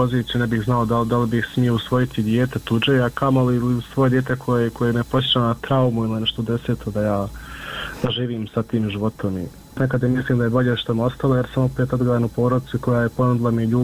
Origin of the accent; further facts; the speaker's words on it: Miljevina, Republika Srpska, Bosnia & Herzegovina; mi smo svi gore iz Miljevine